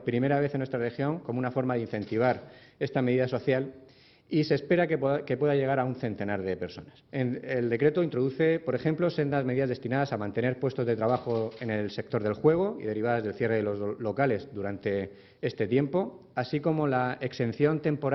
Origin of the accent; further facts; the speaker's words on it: Spain; esto es un tema de justicia como españoles que somos